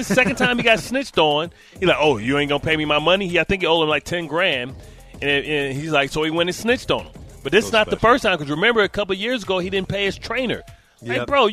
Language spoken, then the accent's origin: English; Midwest, United States; Listen, I've lived all kind of places. I'm from the Midwest, right? And I don't talk like Allen. I don't talk like people from Long Island.